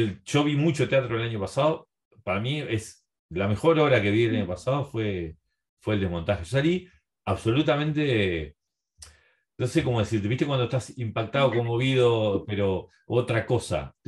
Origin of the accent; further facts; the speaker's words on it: Montevideo, Uruguay; yo en realidad soy del Cerro y yo solo sé diferenciar del Cerro